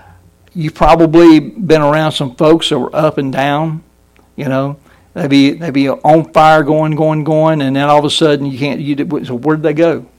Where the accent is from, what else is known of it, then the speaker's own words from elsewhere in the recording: the South, United States; I grew up in the South with the pine trees, the evergreen trees. It's a lot different than being up north.